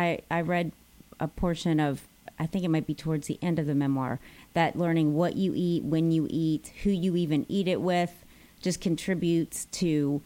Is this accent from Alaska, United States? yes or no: no; New Orleans, Louisiana, United States; that food is part of my culture, being from New Orleans